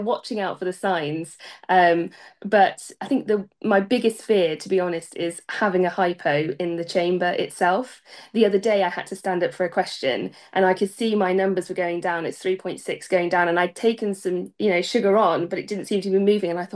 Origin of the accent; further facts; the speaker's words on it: Rutland, East Midlands, United Kingdom; So I grew up in Rutland, so not too far from my current seat where I represent now.